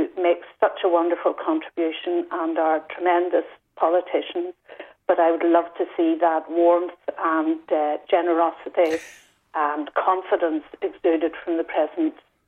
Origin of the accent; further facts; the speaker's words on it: Derry, Northern Ireland, United Kingdom; as someone from the unionist community. I was born and bred in Derry, and I was at home on Bloody Sunday